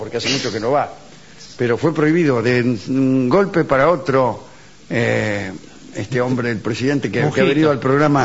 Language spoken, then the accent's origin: Spanish; Argentina; nosotros provenimos de un pueblo, sí, el pueblo argentino.